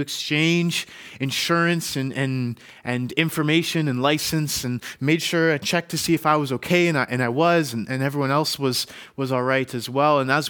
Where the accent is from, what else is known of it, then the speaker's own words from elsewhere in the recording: Ottawa, Ontario, Canada; now in Abbotsford, Canada; I'm originally from Ottawa, Ontario. I went to school there. I was raised there, finished high school, and actually moved out to Abbotsford, BC